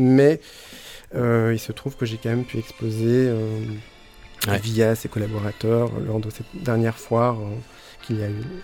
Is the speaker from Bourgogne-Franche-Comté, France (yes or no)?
no; Marseille, Provence-Alpes-Côte d'Azur, France; je suis marseillais, je vis ici.